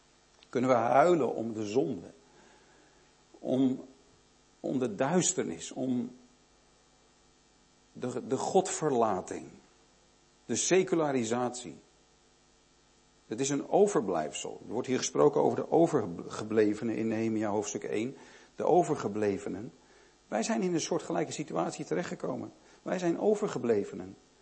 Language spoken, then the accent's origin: Dutch; Haarlem, North Holland, Netherlands; Ik studeerde in Bad Hoeverdorp, vlakbij Amsterdam. Ik kom uit Haarlem, ook vlakbij Amsterdam. Mijn ouders zijn allebei in Amsterdam geboren.